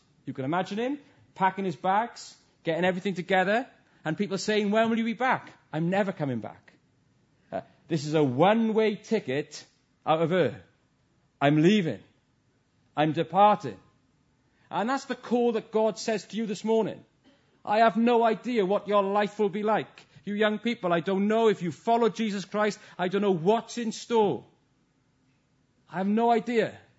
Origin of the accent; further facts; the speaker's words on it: Ebbw Vale, Wales, United Kingdom; when I grew up in Ebervale, it's actually in Brymawr.